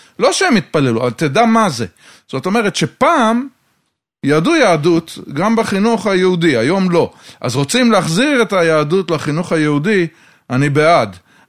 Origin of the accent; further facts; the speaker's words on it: Ramat Gan, Tel Aviv District, Israel; אני כילד ברמת גן, גר תחתיי, בן גילי בערך, הוא היה שנה מתחת, ואני ואח שלי והוא היינו משחקים מדרכות ברחוב, היינו משחקים הרבה יחד. היינו הולכים לבית ספר, אני ואחי לבית ספר הממלכתי דתי